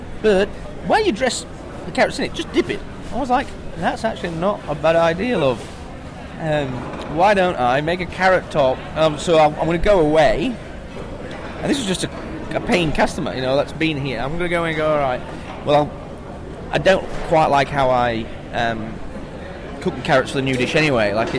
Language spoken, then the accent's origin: English; England, United Kingdom; even though I'm originally from England